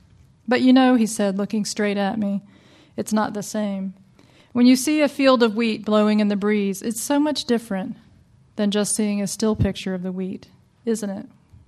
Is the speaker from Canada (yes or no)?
no; the South, United States; And because I'm from the South, I wanted to call and ask my husband